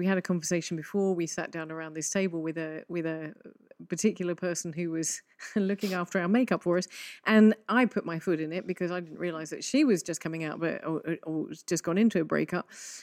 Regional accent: England, United Kingdom; But I'm English and we don't know what to say in any situation or circumstance.

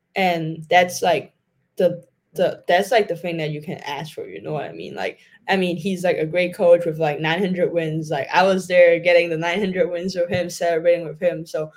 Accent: Hong Kong; English is a second language; I come all the way from Hong Kong.

